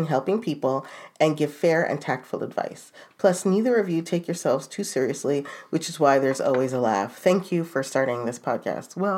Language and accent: English; Australia; I'm not sure if maybe it's just my age group or even a cultural thing. I'm Australian.